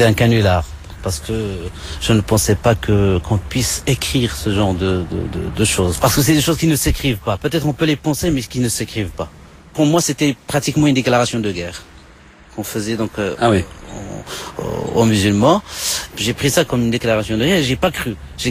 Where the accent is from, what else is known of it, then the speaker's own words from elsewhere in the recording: France; je suis français, je travaille, je paye mes impôts, j'ai mes enfants qui vont à l'école.